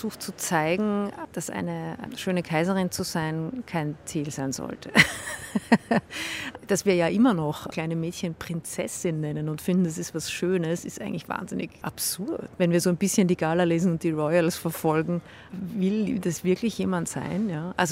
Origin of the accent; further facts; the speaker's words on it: Vienna, Austria; Ich lebe in Wien, also da ist dieses Bild überall.